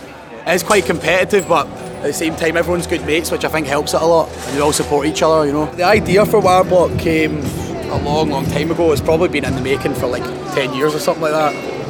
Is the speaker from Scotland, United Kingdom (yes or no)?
yes; Glasgow, Scotland, United Kingdom; I'm from Glasgow.